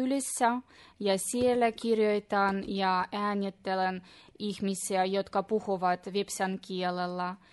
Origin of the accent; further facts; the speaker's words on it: Petrozavodsk, Republic of Karelia, Russia; olen kotoisin Petroskoista, mutta molemmat vanhemmat ja isä ja äiti ovat Kalajoki-kylästä.